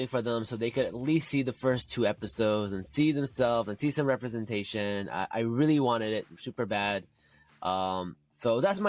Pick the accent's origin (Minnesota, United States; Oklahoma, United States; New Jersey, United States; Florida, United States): New Jersey, United States; Newark; Like, I grew up in Newark. I grew up near Jersey City.